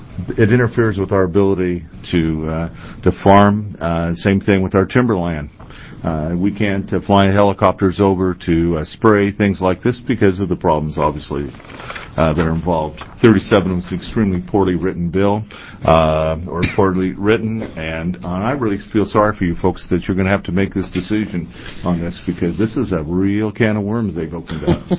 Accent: United States; I'm from Douglas County.

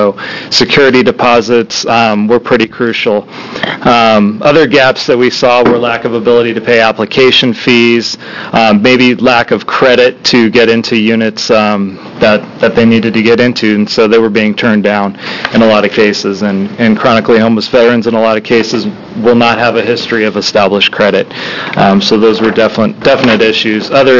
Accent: Oregon, United States; I'm from Central Oregon.

